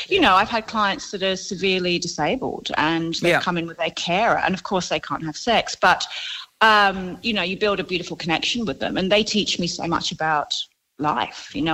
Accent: London, United Kingdom; as a teenager, I used to go to France with my family because I'm from London

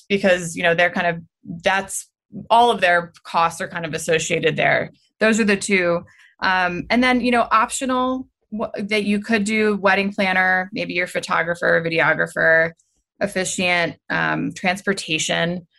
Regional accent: St. Michaels, Maryland, United States; also born or lived in Easton; I grew up in St. Michael's and Easton.

